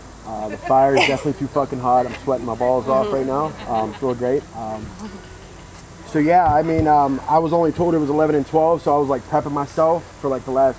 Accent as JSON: {"language": "English", "town": "Pittsburgh", "region": "Pennsylvania", "country": "United States", "accent": "Pittsburghese", "said": "I have the Pittsburghese because I'm from Pittsburgh. Okay. So like I say downtown and I say the north side."}